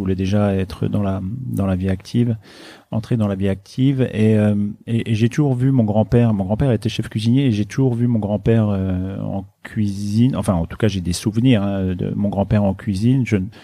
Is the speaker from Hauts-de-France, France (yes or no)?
no; Bourgogne-Franche-Comté, France; Je viens d'un petit village de Haute-Saône qui s'appelle Neuré-les-Lanmy. Il y a 200 habitants, donc j'ai toujours grandi dans cet univers naturel, enfin en plein cœur de la nature.